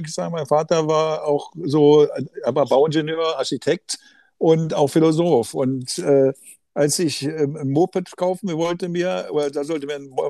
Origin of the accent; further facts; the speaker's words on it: Germany; Und wir waren als Deutsche, haben wir natürlich gesagt, ja, wir wollen hier keinen großen Aufstand machen.